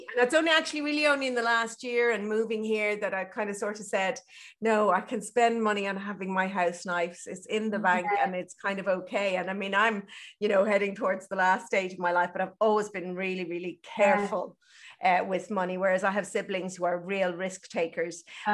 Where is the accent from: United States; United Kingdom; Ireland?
Ireland; And like you, I'm Irish, and we're brought up on that that yeah. that guilt, that Catholicism